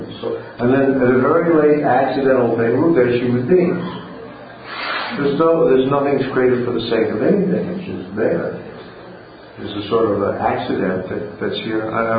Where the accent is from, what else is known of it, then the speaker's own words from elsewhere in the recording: Texas, United States; also born or lived in Oklahoma; So I grew up in Texas and Oklahoma. It makes me feel right at home.